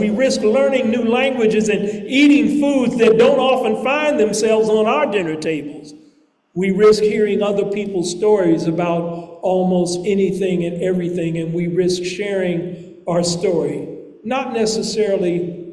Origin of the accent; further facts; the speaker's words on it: Kansas City, United States; I was born here in Kansas City, raised in Kansas City, educated in Kansas City, grew up, played, lived, laughed, and loved right here in Kansas City.